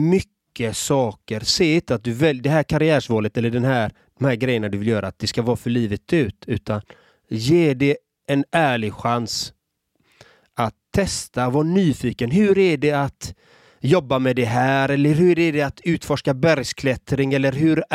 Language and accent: Swedish; Gothenburg, Västra Götaland County, Sweden; Själv är jag uppvuxen i en förort i Göteborg.